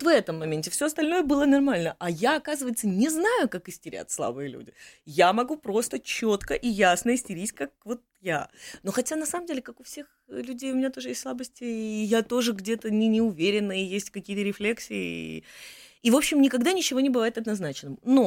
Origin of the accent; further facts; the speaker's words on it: Kyiv, Ukraine; Я как киевлянка, наверное, вот мне кажется, что я знаю просто 70% Киева.